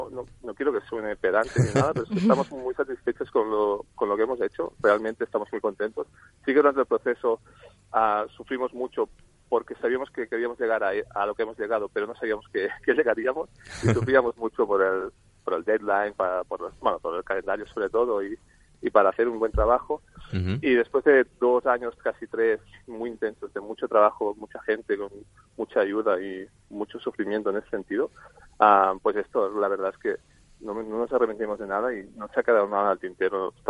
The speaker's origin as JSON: {"language": "Spanish", "town": "Barcelona", "region": "Catalonia", "country": "Spain", "said": "somos de Barcelona nosotros"}